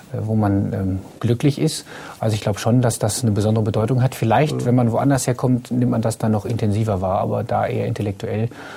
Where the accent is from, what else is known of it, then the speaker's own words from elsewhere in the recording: Bückeburg, Lower Saxony, Germany; also born or lived in Hannover; Genau genommen komme ich aus Bückeburg.